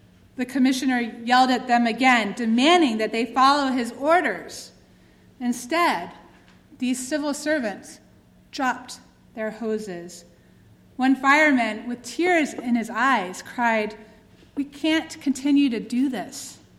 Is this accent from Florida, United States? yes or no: no; Atlanta, Georgia, United States; I grew up in the South and am an heir to the legacy of racism. Like Martin Luther King, I was born in Atlanta, Georgia